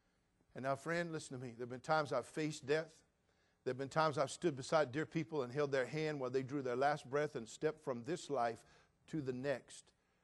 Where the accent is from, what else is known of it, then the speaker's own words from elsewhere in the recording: California, United States; Now, for an old hippie boy from the 60s, born and raised in California